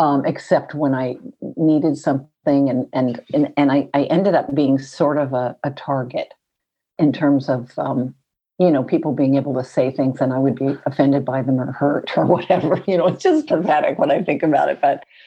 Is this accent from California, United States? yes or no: yes; Pasadena, California, United States; also born or lived in Texas / Philadelphia / Guam; Well, I was raised mostly in Pasadena, California. My father was he was in the Navy. So I was born in Texas and we lived in Philadelphia. Then we traveled over to Guam and then we moved back to Pasadena, California.